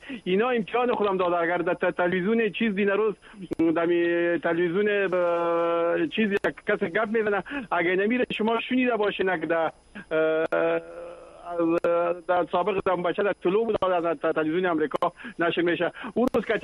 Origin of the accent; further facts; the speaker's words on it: Afghanistan; ما شما افغان هستیم برای وطن ما در هر وقت با دل ما بسوزانی